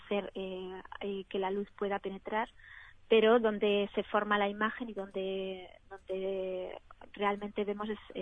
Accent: Spain; moved away as an adult; now in France; yo soy española, estudié farmacia en España, como muy bien han dicho, hice allí mi tesis de doctorado y en 2014 me vine a investigar a Francia y desde entonces estoy aquí, en Francia.

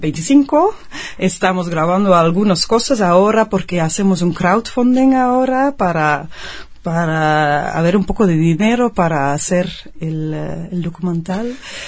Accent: Belgium; Sí, sí, sí, en 1830, en mi país.

